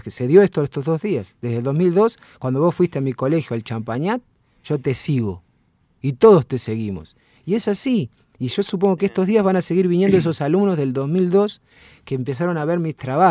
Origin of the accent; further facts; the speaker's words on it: Argentina; accent: Argentine; Sí, tengo acento argentino en todos lados.